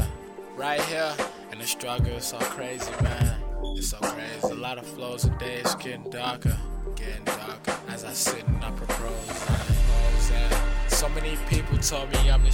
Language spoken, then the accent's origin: English; Midwest, United States; I'm a young black male, man. I'm from the Midwest. I'm trying to make support my family, man.